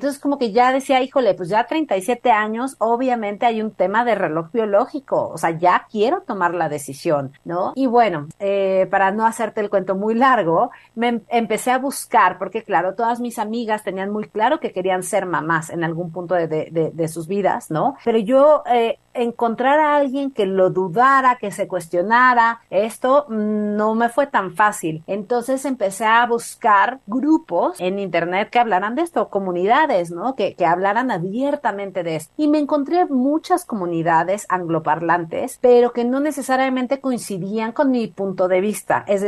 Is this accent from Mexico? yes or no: yes; Mexico; que ella era colombiana y que yo soy mexicana